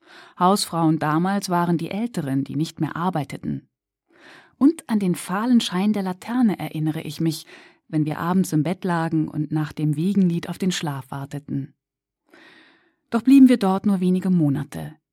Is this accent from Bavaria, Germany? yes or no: no; Lichtenberg, Berlin, Germany; born there; Geboren wurde ich in Lichtenberg, im Oskar-Zieten-Krankenhaus.